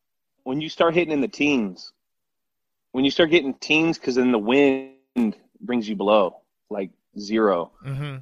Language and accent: English; California, United States; That's who I grew up in the Bay Area.